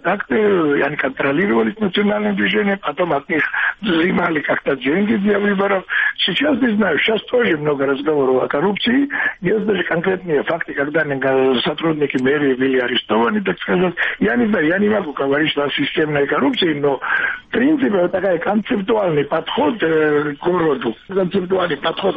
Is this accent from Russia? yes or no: no; Georgia; Russian is a second language; поскольку я и Грузин